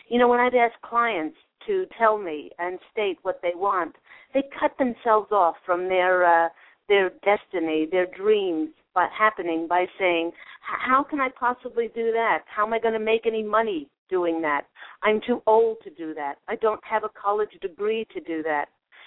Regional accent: New York, United States; Oh, I am a New York girl. I am. They say that you can take the girl out of New York, but you can't take New York out of the girl.

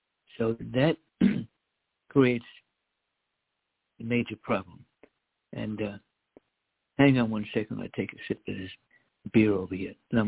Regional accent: United States; When I was a kid growing up in America, you hardly ever heard of someone you knew or some relative getting cancer.

